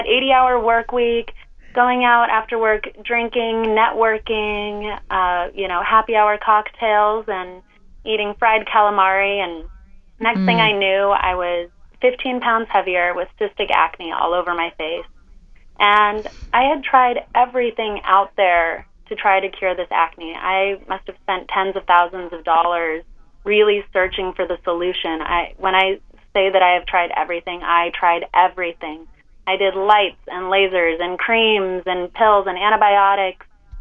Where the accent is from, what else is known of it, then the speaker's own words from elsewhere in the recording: Sedona, Arizona, United States; Danielle and I grew up together in Sedona, Arizona.